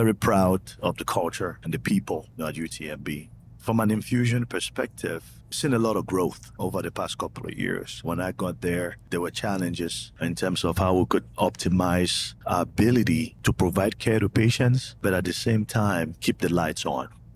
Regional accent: Cameroon; I'm originally from Cameroon.

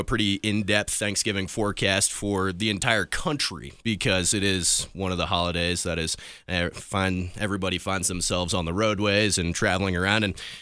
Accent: Toledo, Ohio, United States; I mean, I'm from Northwest Ohio. We don't necessarily see the lake effect in the Toledo area where I'm from

